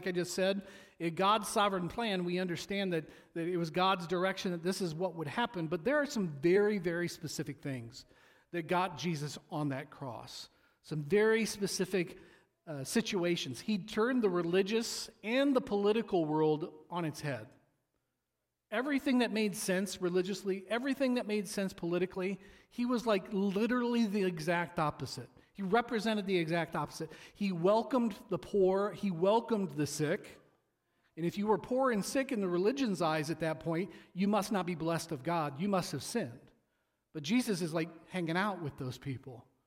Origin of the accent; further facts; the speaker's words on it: Peoria, Illinois, United States; also born or lived in Wisconsin; I grew up in Peoria, and for some reason everybody called Peoria, Illinois, the armpit of Illinois. Then we grew up, we lived in Wisconsin, down in the corner of Wisconsin.